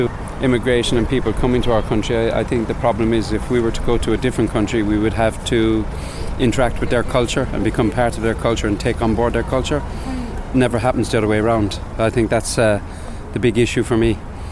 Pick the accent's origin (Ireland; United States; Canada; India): Ireland; Cork, Munster; moved away as an adult; now in United Kingdom; I work in the UK. I've been there 25 years. My wife was born there. Her parents are from Cork and I'm from Cork originally.